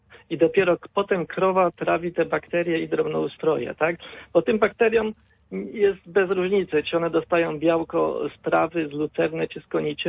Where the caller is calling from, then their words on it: Żnin, Kuyavian-Pomeranian Voivodeship, Poland; ze Żnina.